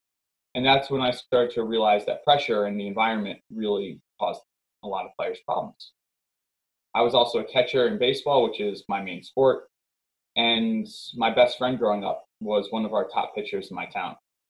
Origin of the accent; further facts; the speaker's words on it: New York, United States; So for me, I'm from New York, as I mentioned. I grew up a Yankee fan.